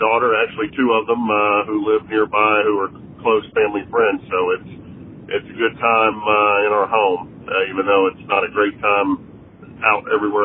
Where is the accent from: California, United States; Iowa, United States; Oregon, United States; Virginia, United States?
Virginia, United States; Roanoke; Growing up outside of Roanoke, Virginia, my grandparents were caregivers in the sense they had they had a working farm and took care of over 30 foster children.